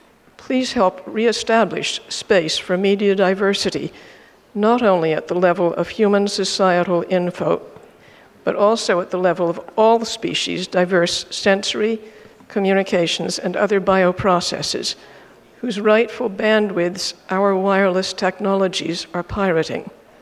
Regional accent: Redmond, Washington, United States; I'm from Redmond, Washington.

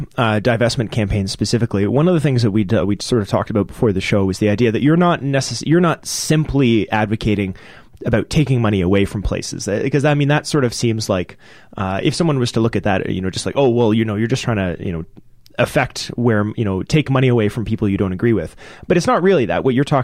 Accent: Canada; Why do we as Canadian citizens, many of us who are having trouble paying our rent and keeping jobs and getting food on the table during the tough economic times

